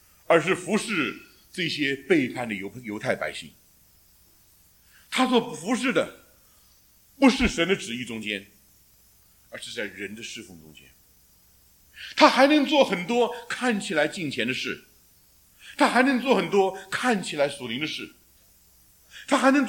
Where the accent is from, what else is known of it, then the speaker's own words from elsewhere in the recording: China; 在我的脑筋里应当是直写的，因为我们是中国人。